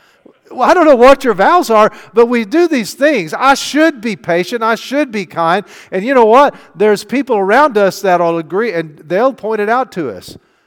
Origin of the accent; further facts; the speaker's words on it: United States; And as an American, you know what we do? We work hard.